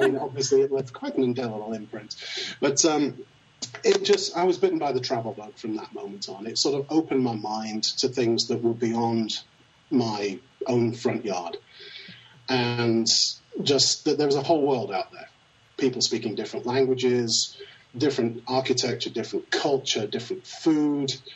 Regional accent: England, United Kingdom; I was 8 years old, growing up in Northern England. Rolling green hills, the countryside was pretty spectacular.

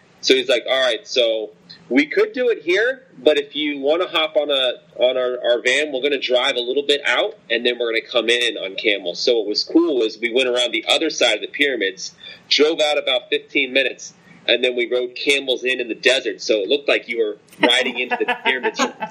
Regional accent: Pennsylvania, United States; Yeah, we're from Central PA, so you can say that around our family.

